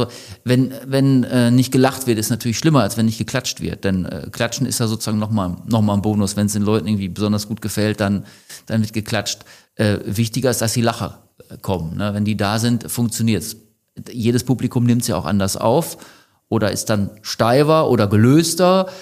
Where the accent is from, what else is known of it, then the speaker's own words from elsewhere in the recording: Bottrop, North Rhine-Westphalia, Germany; Ich komme aus Bottrop.